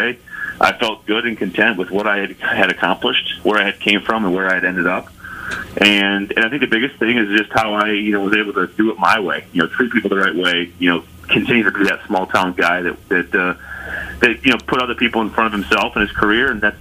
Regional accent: South Dakota, United States; And I think the nice part for me was when I came from South Dakota, small school, and had a great opportunity.

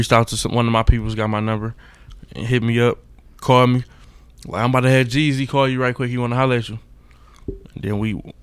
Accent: Detroit, Michigan, United States; I'm from the west side of Detroit, Joy Road area.

